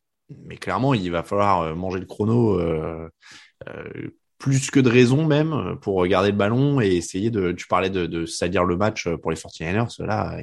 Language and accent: French; France; on va dire tableau parce qu'on est français